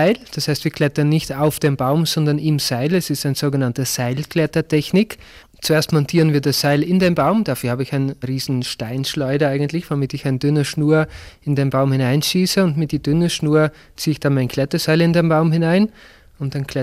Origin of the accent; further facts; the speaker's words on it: Netherlands; born there; German is a second language; Ich bin gebürtiger Niederländer. Also ich habe den Beruf früher in den Niederlanden gelernt.